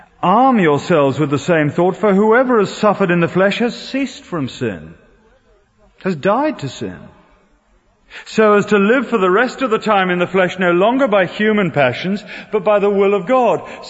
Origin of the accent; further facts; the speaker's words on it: United Kingdom; I'm British.